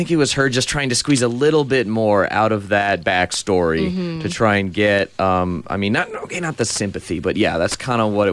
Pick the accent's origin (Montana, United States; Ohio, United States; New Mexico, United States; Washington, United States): New Mexico, United States; I'm from New Mexico, so I have no stake in this election.